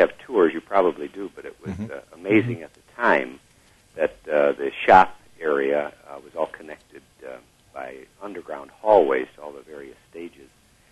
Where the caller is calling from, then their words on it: Joliet, Illinois, United States; From Joliet.